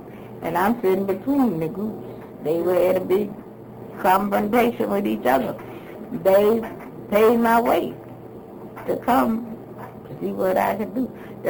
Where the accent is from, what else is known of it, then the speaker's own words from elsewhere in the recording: Little Rock, Arkansas, United States; I organized a group in my hometown back in Little Rock, and was a very strong group there.